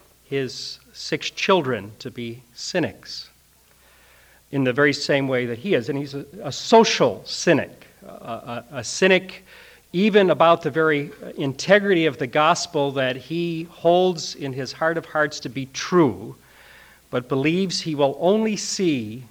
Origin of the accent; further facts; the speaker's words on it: Chicago, Illinois, United States; I grew up in Archie Bunker's house on the north side of Chicago.